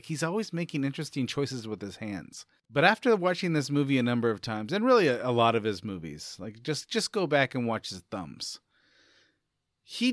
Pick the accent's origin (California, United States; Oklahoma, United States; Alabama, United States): California, United States; But you and I grew up in the Bay Area, and we both knew that more people hated Billy Beane than loved him.